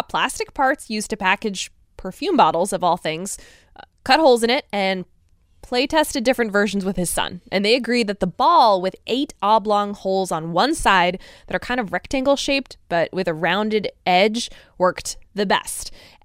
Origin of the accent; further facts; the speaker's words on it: Connecticut, United States; Listen, it's one of the few things I'm proud of being from Connecticut.